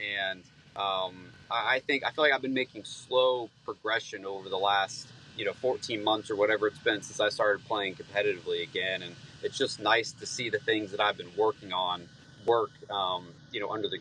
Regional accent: Jacksonville, Florida, United States; It's always been one of my favorite tournaments, you know, growing up in Jacksonville and watching that tournament as a kid.

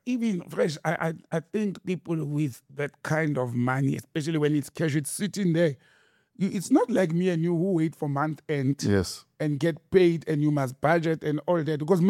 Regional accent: Randfontein, Gauteng, South Africa; Randfontein, my hometown

